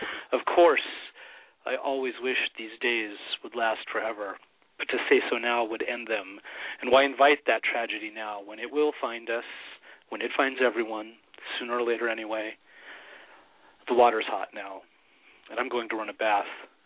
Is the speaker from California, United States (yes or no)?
yes; California, United States; moved away as an adult; It's a snapshot from my younger life, from when I was growing up in Humboldt County.